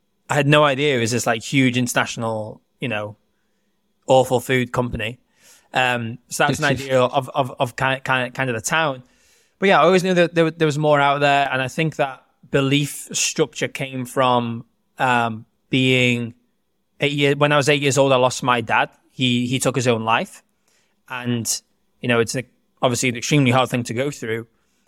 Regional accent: Wales, United Kingdom; So I grew up in North Wales. I'm from a small town, about 10,000 people. I'm fluent in Welsh and pretty good in English.

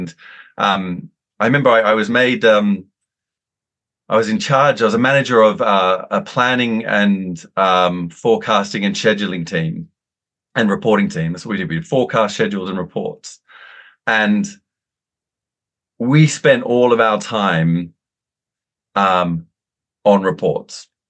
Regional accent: Sydney, New South Wales, Australia; In Sydney. I grew up in Sydney.

